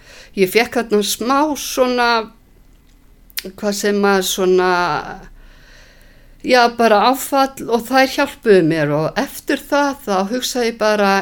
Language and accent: Icelandic; Flateyri, Westfjords, Iceland; now in Reykjavík, Iceland; ég kem að vestan frá Flateyri og en búin að búa hérna í Reykjavík síðastliðin 25 ár